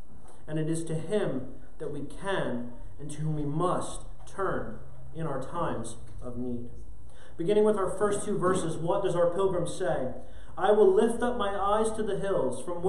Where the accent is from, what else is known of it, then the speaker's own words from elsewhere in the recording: Southwest, United States; Growing up in the American Southwest, it becomes sort of part of your everyday experience to wake up, look out your window, and you see mountains in the distance.